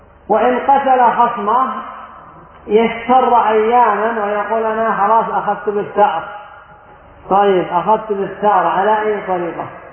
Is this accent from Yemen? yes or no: yes; Yemen; وعندنا في اليمن ربما يظلم الشخص فيعرقل محافظة كاملة